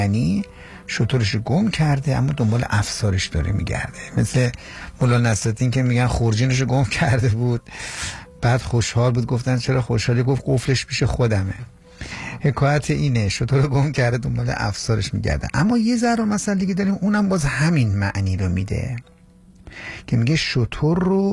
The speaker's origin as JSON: {"language": "Persian", "town": "Tehran", "region": "Tehran Province", "country": "Iran", "tie": "born or raised there", "said": "من ترک نیستم، من کلا بچه تهرانم، ولی تقریبا میتونم بگم که مسلطم به زبان ترکی"}